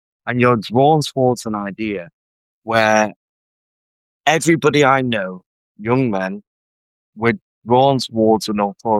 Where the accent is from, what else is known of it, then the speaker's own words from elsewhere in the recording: England, United Kingdom; So, I'm an Englishman, and you're right about everything that's happening in this country.